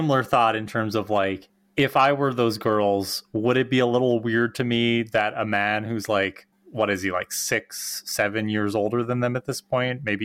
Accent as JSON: {"language": "English", "country": "Canada", "tie": "born or raised there", "said": "Yes, I grew up on the Lizzie McGuire show. That was my jam on the Family Channel here in Canada, because that's what we had, sort of the Disney Channel."}